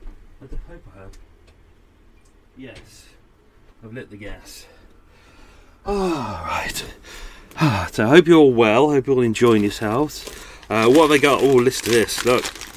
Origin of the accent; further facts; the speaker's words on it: Ireland; Reminds me of my early days growing up in Ireland.